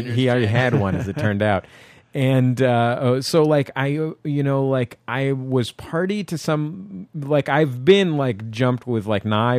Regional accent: San Francisco, California, United States; I grew up in San Francisco. I had this 49ers jacket.

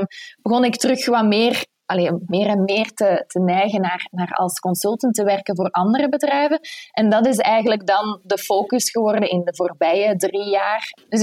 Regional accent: Belgium; Voor mij als Belg, die zelf ook van nature redelijk pessimistisch en nuchter is

